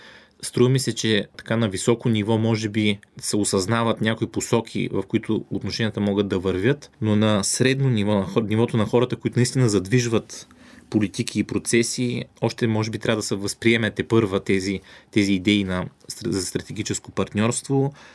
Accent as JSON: {"language": "Bulgarian", "town": "Ruse", "region": "Ruse Province", "country": "Bulgaria", "said": "много румънски туристи, които говорят с мен, разбира, че съм от Руси"}